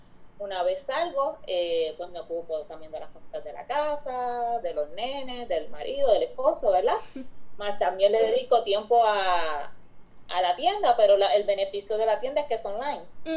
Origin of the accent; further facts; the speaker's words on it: San Germán, Puerto Rico; born there; nací en San Germán, tengo 42 años, soy esposa y madre de dos adolescentes.